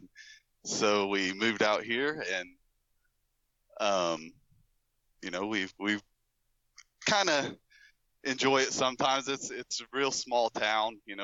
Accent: Oklahoma, United States; I grew up in a small town in Oklahoma, not quite as small as this, I guess. It was it's a college town, so depending on whether college was in session or not, between 7,000 and 10,000 people.

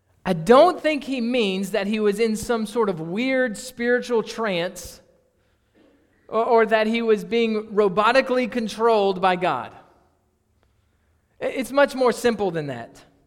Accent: Eunice, Louisiana, United States; I grew up in Eunice. My grandparents lived in Gina.

